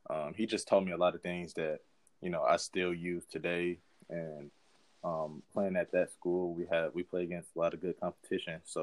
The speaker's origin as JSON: {"language": "English", "region": "Ohio", "country": "United States", "said": "And I'm originally from Ohio, so – being in the North and playing in the Big Ten wasn't a problem for me."}